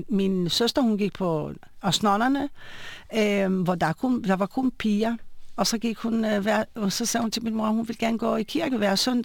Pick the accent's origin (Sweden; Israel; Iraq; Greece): Israel; Atlit, Haifa District; Danish is a second language; now in Denmark; så er jeg født i Haifa og vokset op i, som jeg sagde til at starte med, i forstad, der hedder Atlit. Det var det er faktisk lige ved vandet.